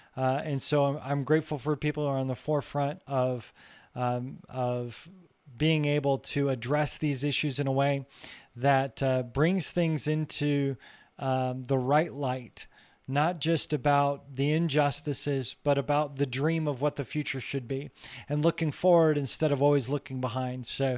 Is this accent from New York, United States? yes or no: no; Spokane, Washington, United States; I grew up in Spokane, Washington, up here in the Inland Northwest.